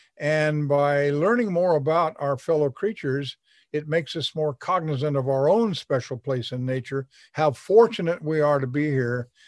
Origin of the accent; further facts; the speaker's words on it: Alaska, United States; moved away as an adult; We then migrated to Alaska. I was raised in Alaska, graduated from high school there. It was a very different experience, but it was an out-of-doorsy one because we sort of homesteaded there and built a big log home.